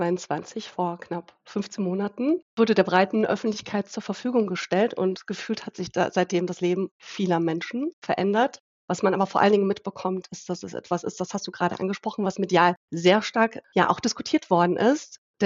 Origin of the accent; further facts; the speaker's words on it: Heidelberg, Baden-Württemberg, Germany; Also wir beide als Heidelberger, uns hat eine Nachricht in der letzten Woche ereilt